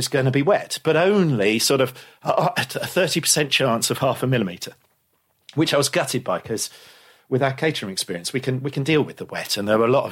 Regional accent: United Kingdom; I'm British.

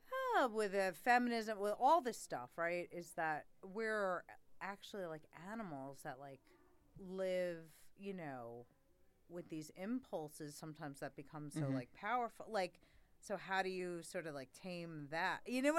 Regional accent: New York, United States; I grew up in New York. I never, racism, what?

